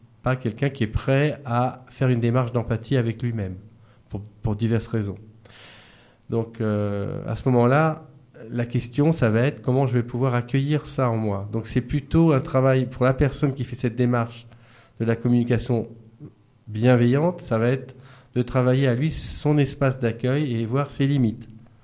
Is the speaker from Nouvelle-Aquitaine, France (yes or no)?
no; Rennes, Brittany, France; il y avait un centre à Rennes, on vient de Rennes